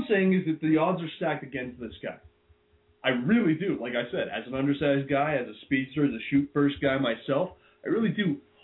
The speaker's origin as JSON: {"language": "English", "country": "Canada", "said": "I grew up down south as a Canadian hockey player."}